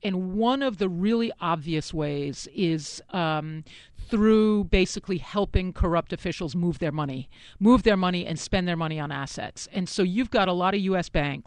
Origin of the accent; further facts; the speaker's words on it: Boston, Massachusetts, United States; I mean, I grew up in the Boston area in New England, and so we were always really proud of our, you know, 18th century past.